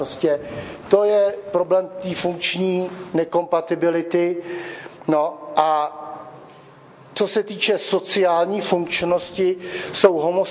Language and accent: Czech; Vlachovo Březí, South Bohemian Region, Czechia; Já jsem vyrostl v Vlachově březí.